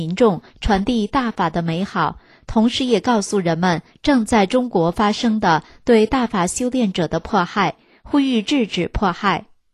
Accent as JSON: {"language": "Chinese", "country": "Canada", "said": "作为加拿大人，我们有幸生活在这片自由的国土"}